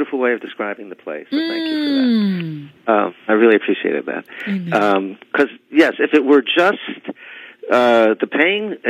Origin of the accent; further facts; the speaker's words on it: New York, United States; And then I also, you know, I grew up in New York, and I was the son of a jazz musician.